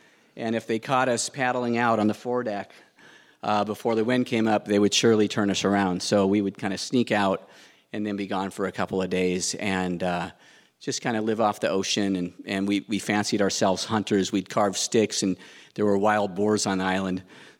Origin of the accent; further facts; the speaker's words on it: Ventura, California, United States; We grew up in Ventura, California, and surfing.